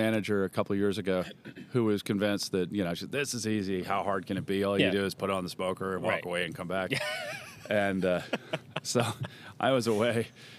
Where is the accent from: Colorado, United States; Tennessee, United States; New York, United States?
Colorado, United States; Denver; it's got just a different feel than where she and I grew up in Denver, which is actually a big city relative to what we have.